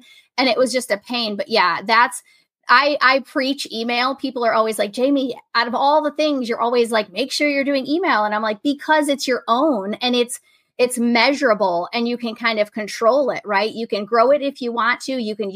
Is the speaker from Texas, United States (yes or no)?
no; Michigan, United States; Michigan, yes.